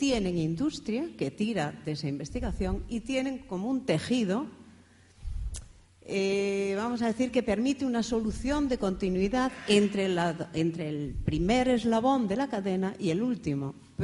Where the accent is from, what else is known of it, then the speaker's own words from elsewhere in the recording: Galicia, Spain; Y soy gallega. Con lo quiero decir que no pertenezco, no soy ni de la Comunidad de Barcelona ni de la Comunidad de Madrid.